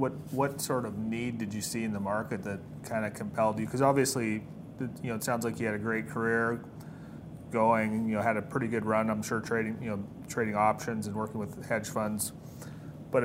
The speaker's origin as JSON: {"language": "English", "country": "Canada", "said": "I'm from Canada."}